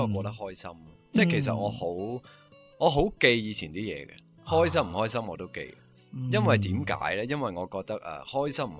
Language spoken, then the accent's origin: Cantonese; Kwai Shing, New Territories, Hong Kong; 细个我系喺个葵盛村大嘅